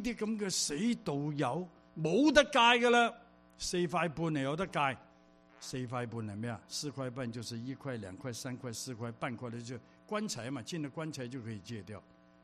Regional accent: Hong Kong; 从小我在香港长大，12、13岁的时候呢，我就出来鬼混。

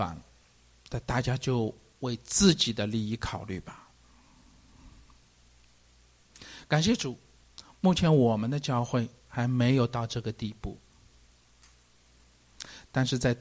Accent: China; 我们中国人常说真理是越辩越明，对不对？

